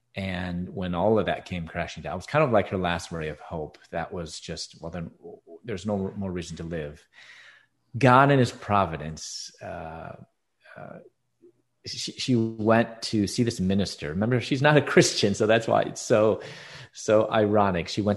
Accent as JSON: {"language": "English", "town": "Chicago", "region": "Illinois", "country": "United States", "tie": "born or raised there", "said": "And I was born and raised in Chicago."}